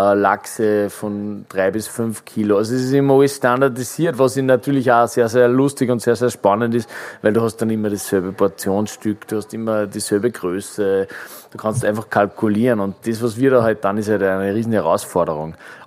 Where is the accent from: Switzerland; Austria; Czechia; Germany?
Austria; Upper Austria; wir sind am Attersee aufgewachsen.